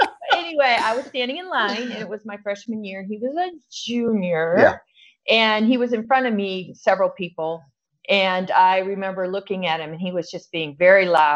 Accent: Michigan, United States; I grew up in Michigan, in a small town, with a very faith-filled family, very stable, followed all the precepts.

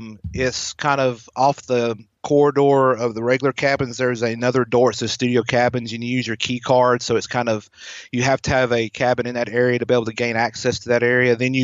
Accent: the South, United States; accent: Southern; I'm a Southern boy, as you can tell by my accent.

